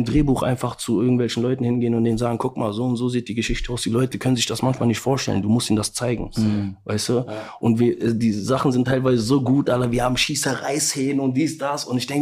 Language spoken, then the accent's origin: German; Trier, Rhineland-Palatinate, Germany; Mann, ich komme aus Trier.